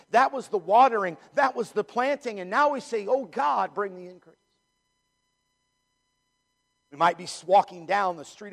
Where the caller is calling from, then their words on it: Japan; Yeah, I'm from Japan.